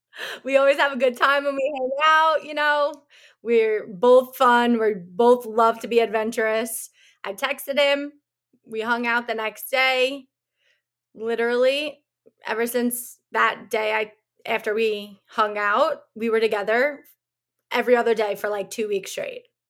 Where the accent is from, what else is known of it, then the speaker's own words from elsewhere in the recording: Staten Island, New York, United States; I'm from Staten Island.